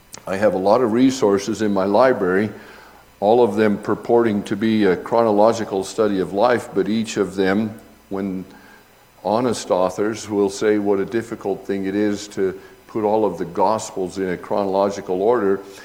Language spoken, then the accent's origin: English; Leadville, Colorado, United States; I was confronted with several people in my history, the church I grew up in Leadville